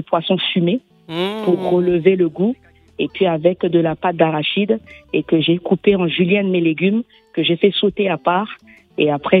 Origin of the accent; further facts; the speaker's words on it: Bangui, Central African Republic; born there; Mon père est guyanais, ma mère est centrafricaine, mais je suis née à Bangui.